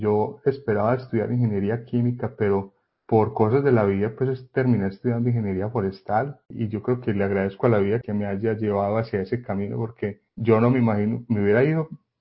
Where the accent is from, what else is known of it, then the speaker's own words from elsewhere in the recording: Andes, Antioquia, Colombia; moved away as an adult; also born or lived in Medellín; now in United States; Yo nací en Andes, Antioquia. Estuve allí en el pueblo hasta que cumplí o que terminé mi colegio, el bachillerato. Una vez terminé el bachillerato, me fui para Medellín a estudiar la carrera de ingeniería forestal y permanecí en Medellín todo ese tiempo hasta que ya me vine para Estados Unidos.